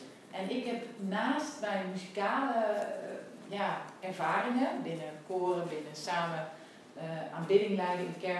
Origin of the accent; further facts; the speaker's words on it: Apeldoorn, Gelderland, Netherlands; Ik zal ons even voorstellen, we zijn een echtpaar uit Apeldoorn.